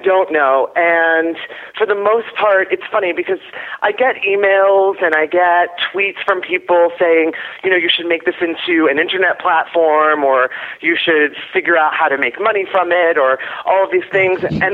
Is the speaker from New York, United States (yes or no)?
yes; New York City, New York, United States; seeing Pippin in New York City when I was there. It's my hometown, so I was there in December.